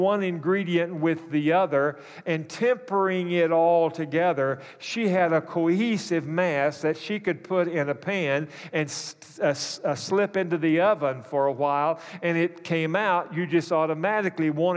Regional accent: the South, United States; I'm from the South, so the example is cornbread.

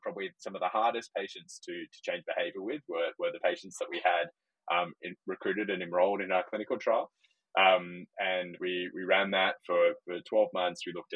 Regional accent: Australia; as people could probably tell from the accent, I'm originally from Australia

